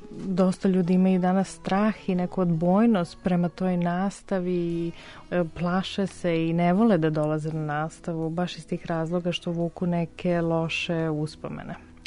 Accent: Belgrade, Serbia; born there; Ja sam rođena u Beogradu, ali u svoju školu, znači od malih nogu sam tamo.

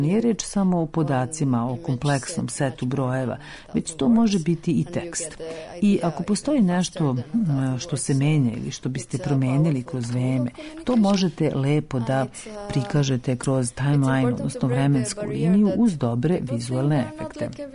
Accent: Cuba; now in Serbia; Poreklom sam sa Kube. Poslednjih godina sam u Srbiji, tu mi je porodica.

